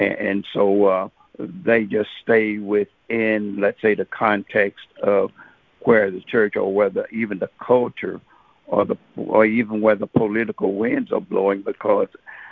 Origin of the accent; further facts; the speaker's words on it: Texas, United States; from Texas.